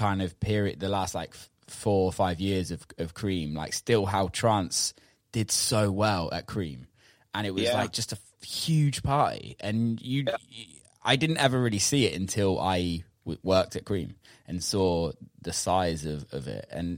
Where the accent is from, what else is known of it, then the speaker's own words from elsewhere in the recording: United Kingdom; I'm from the UK